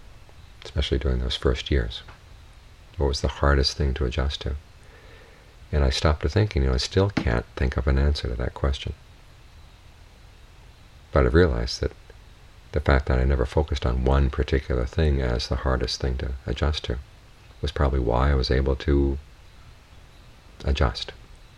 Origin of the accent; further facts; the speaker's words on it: United States; But being an American, one of my problems is I have a large sense of my space.